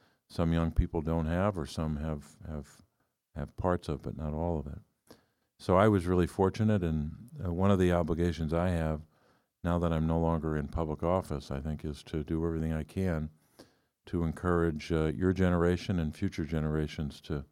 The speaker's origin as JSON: {"language": "English", "town": "Scranton", "region": "Pennsylvania", "country": "United States", "tie": "born or raised there", "said": "But I grew up here in Scranton. I was born here at was then called the Mercy Hospital on Jefferson Avenue. I grew up in the Green Ridge section of Scranton."}